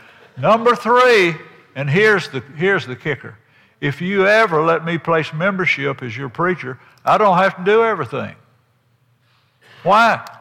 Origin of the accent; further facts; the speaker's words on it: Tennessee, United States; When I was growing up in Hickman County, Tennessee, we traded Harbor Store.